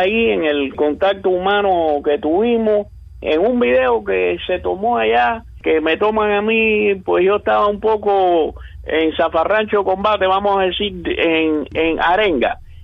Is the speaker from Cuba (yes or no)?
yes; Cuba; moved away; Yo al menos, que salí en diciembre del 79 de Cuba